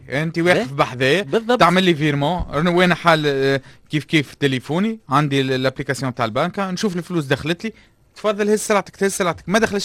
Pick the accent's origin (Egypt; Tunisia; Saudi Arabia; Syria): Tunisia; معناتها الحل موجود عندنا في تونس